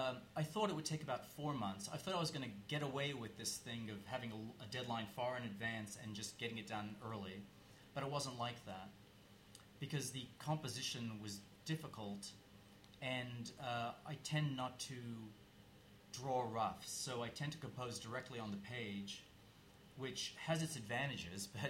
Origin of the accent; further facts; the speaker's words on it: Australia; I grew up in Australia.